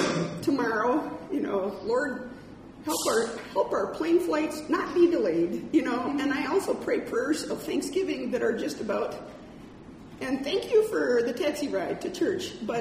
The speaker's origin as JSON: {"language": "English", "country": "United States", "said": "I, as an American with a ton of food and great riches at all times"}